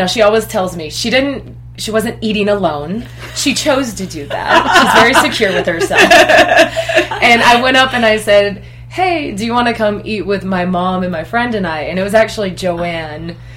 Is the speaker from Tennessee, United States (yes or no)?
no; Roy, Utah, United States; So I grew up in Roy, Utah. So that was where I was born and raised my entire life.